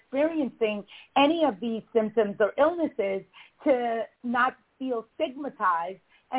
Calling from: New Jersey, United States; The New York Tri-State area, New Jersey. Yes.

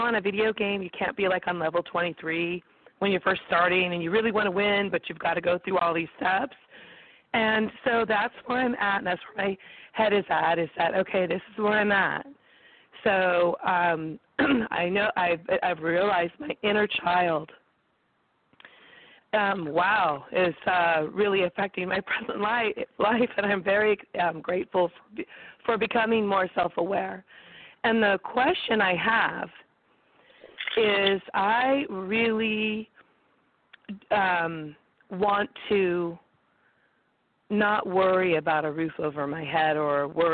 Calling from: California, United States; I'm calling from California.

